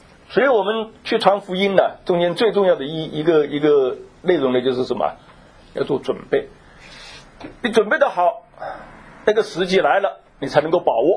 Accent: China; 因为我们是中国人，我们关心自己的文化嘛啊

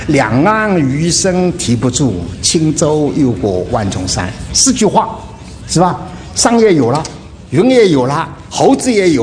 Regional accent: China; 那我们中国人有好多的诗

